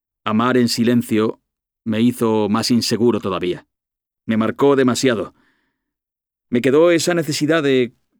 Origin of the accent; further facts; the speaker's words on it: San Sebastián, Basque Country, Spain; born there; Tengo 40 años. Nací en San Sebastián. Tengo un niño de 10 años, Perú, y una niña de 6, Alicia. Soy Libra, soy de izquierdas, ateo